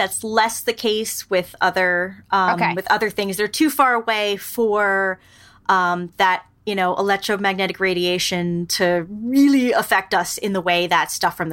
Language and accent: English; New York, United States; I grew up in New York, so like that was impossible.